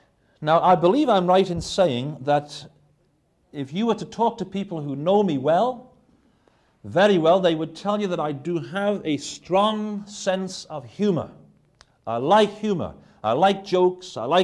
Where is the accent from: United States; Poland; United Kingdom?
United Kingdom; England; certainly I was brought up on something in England